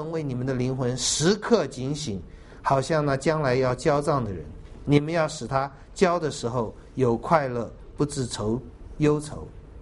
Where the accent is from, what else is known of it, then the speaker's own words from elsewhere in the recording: China; 我们中国人啊，以前有个历史学家叫顾颉刚